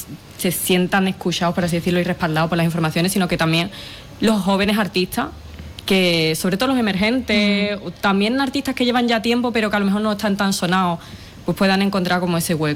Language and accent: Spanish; Jerez de la Frontera, Andalusia, Spain; las dos somos de Jerez